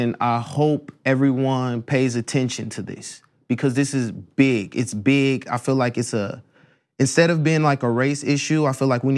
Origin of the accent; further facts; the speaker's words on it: Dayton, Ohio, United States; White supremacist terrorists in my hometown Dayton were trending at number one.